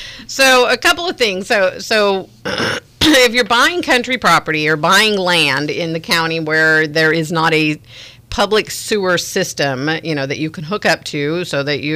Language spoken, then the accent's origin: English; California, United States; we used to go to Stinson Beach because I grew up in Marin